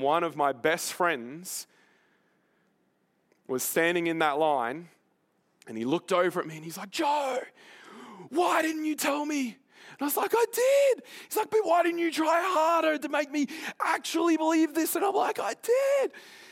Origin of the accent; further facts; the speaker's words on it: Brisbane, Queensland, Australia; You know, my family, we grew up in Brisbane.